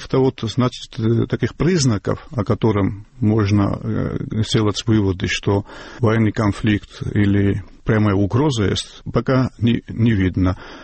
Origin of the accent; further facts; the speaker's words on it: Georgia; я как грузин скажу вам